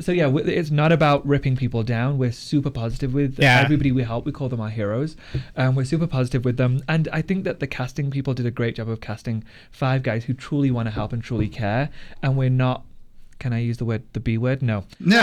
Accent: Yorkshire and the Humber, United Kingdom; now in Utah, United States; I'm from England. I'm from South Yorkshire.

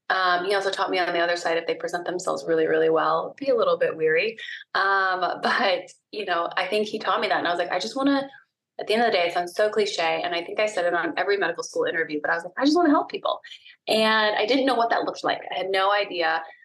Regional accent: Montana, United States; I was born and raised in Montana, like talk about one of the best upbringings ever.

